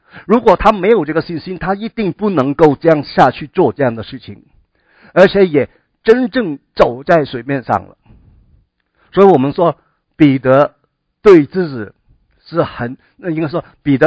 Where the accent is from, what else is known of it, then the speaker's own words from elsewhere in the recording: China; 可能我们中国人啊，从小就读武侠小说啊